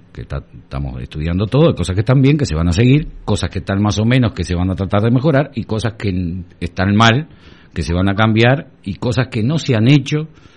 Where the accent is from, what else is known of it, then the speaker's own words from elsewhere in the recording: Chuy, Rocha, Uruguay; soy una persona conocida acá en Chuy, soy oriundo, o sea, soy un hijo de Chuy.